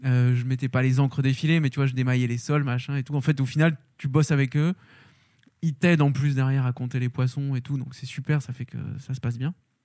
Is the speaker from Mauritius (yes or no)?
no; Bordeaux, Nouvelle-Aquitaine, France; born there; Donc moi, je suis né à Bordeaux. J'ai un nom breton, mais je ne suis pas du tout breton.